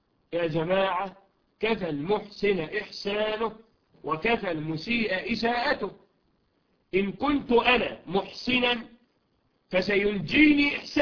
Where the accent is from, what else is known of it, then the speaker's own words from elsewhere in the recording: Egypt; نحن في بلدنا مصر نعاني من فتن عجيبة